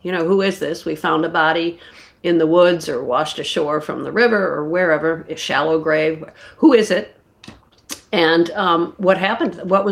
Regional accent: Charlotte, North Carolina, United States; It takes place in my hometown in Charlotte, North Carolina.

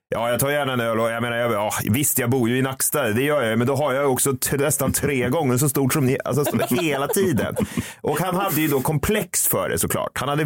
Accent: Gotland, Sweden; Att jag är från Gotland

